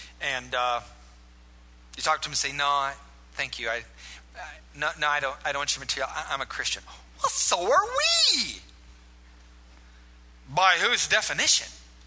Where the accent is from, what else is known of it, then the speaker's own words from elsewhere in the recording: Iowa, United States; I grew up in Iowa on a farm, and there's not a lot to do, so you got to make your own entertainment.